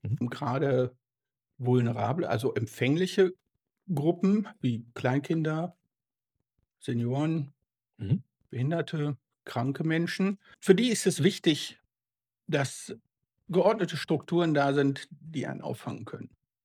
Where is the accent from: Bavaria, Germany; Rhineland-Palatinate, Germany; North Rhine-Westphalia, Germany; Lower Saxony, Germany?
Lower Saxony, Germany; Bin ich aus Ostfriesland.